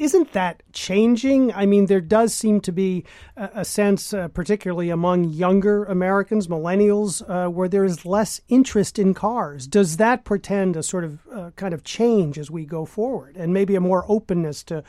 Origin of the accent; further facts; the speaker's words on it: Italy; When I was a kid, I was growing up in Europe, and I remember this debate happening in Italy in the 1970s.